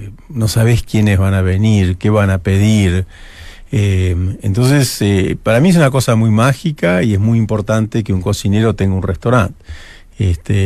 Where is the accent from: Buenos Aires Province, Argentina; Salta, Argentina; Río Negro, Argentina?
Río Negro, Argentina; Bariloche; yo me crié en la Patagonia y los primeros recuerdos vienen de Bariloche. Vivíamos en el centro atómico, mi padre era director de ese centro de físico-matemático.